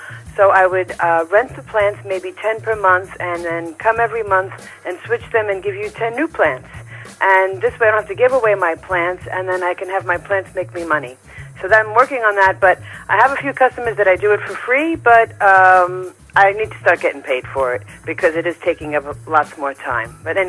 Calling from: Flushing, New York, United States; I'm calling from Flushing, Queens in New York City.

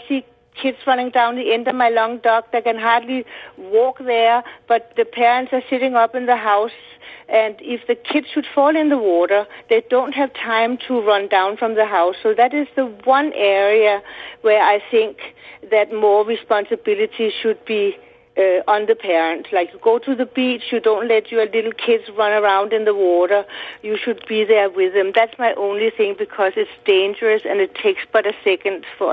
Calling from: Denmark; I come from Denmark, where the kids are running free all over the place

